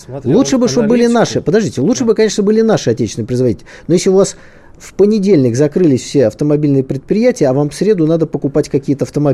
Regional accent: Saint Petersburg, Russia; Я как человек из Питера, там, по-моему, 5 предприятий было автомобильных

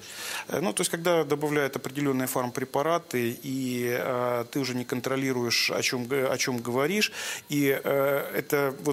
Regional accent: Makiivka, Donetsk Oblast, Ukraine; born there; Ну, во-первых, я родился в Макеевке, и это моя родная земля, то есть это моя маленькая родина.

